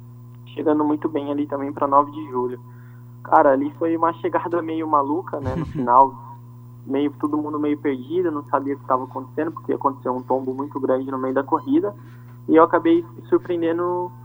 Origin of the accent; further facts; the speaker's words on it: Americana, São Paulo, Brazil; Eu não sou nascido na cidade de Piracicaba, sou de Americana